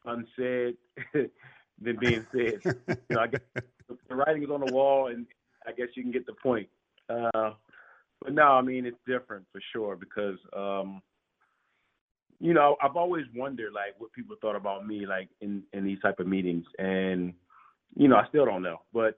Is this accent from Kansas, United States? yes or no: no; Chester, Pennsylvania, United States; I'm from Chester, grew up watching the Sixers.